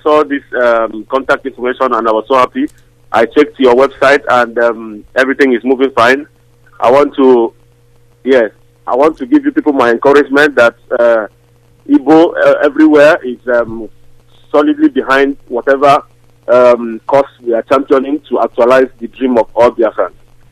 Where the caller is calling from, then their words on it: Belgium; I'm calling from Belgium.